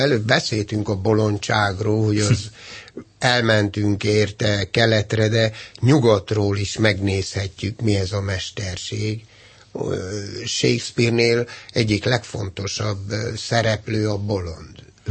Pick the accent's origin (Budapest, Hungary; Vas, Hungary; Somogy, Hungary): Budapest, Hungary; born there; Budapesten születtem, nem budapesti szülőktől, tévétlenül, úgyhogy jó adagba megkaptam Kunhegyest is, megkaptam Sőreget, Gömör megye és Alföld